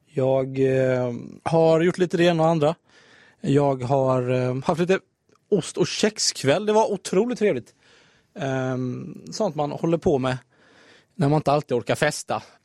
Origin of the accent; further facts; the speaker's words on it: Halmstad, Halland County, Sweden; jag har gjort en provpodd innan när jag var hemma i Halmstad. Med en kompis från gymnasiet.